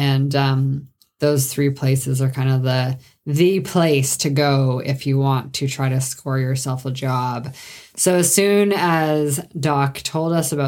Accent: Sault Ste. Marie, Ontario, Canada; because I'm from Sault Ste. Marie, Ontario.

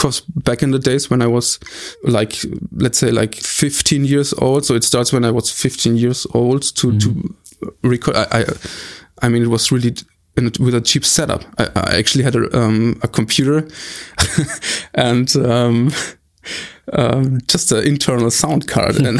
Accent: Erlangen, Bavaria, Germany; English is a second language; I was growing up near Erlangen, actually.

